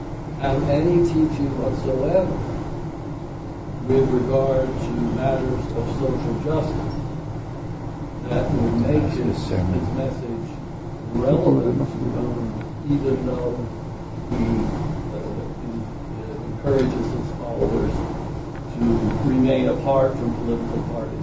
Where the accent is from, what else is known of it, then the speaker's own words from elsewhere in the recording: United States; I mean, I come from the States originally, and within the Protestantism.